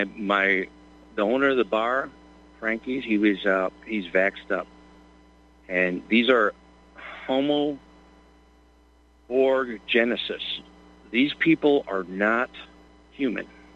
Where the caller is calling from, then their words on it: Wisconsin, United States; I'm up on my land, man. I'm hearing crickets, and I'm seeing the stars in Wisconsin.